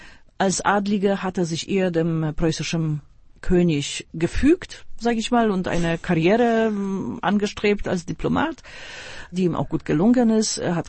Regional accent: Poznań, Greater Poland, Poland; ich stamme aus Poznań, also die Familie Raczyński hat immer eine Rolle in meiner Heimatstadt gespielt.

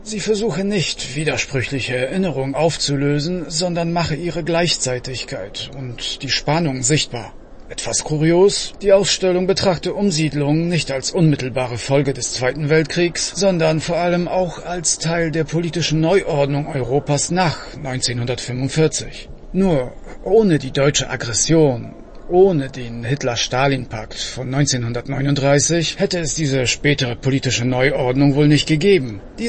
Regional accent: Gdańsk, Pomeranian Voivodeship, Poland; born there; German is a second language; Ich selbst, als einem polnischen Gdańsk geborener Journalist und Historiker, bin an der deutschen Geschichte meiner Heimatstadt natürlich lebhaft interessiert.

